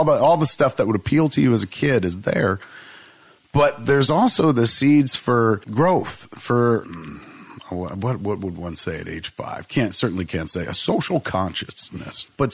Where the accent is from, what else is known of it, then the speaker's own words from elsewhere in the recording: East Coast, United States; Like, because we grew up on the East Coast.